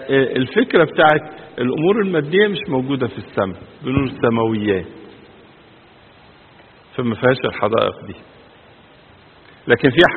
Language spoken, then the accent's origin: Arabic; Egypt; قالوا بلاش نروح القدس الا كلنا كمصريين، المسيحيين والمسلمين يروحوا يا بعض.